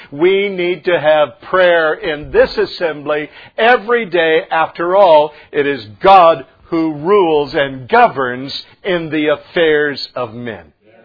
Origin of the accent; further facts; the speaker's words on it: United States; I will also tell you that I'm not ever going to apologize for being an American.